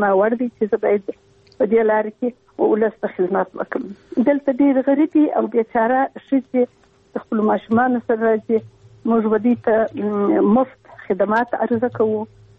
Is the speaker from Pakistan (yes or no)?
no; Afghanistan; moved away; زه یو افغان یم او بیا د کندهار اوسیدونکی یم. په یو حساب چون وینه مې پښتنه ده،